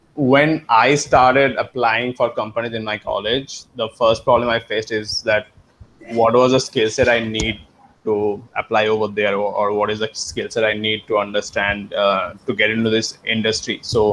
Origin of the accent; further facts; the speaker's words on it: Kolkata, West Bengal, India; now in Bangalore, India; I'm based out of Bangalore. So I'm born and raised in Kolkata.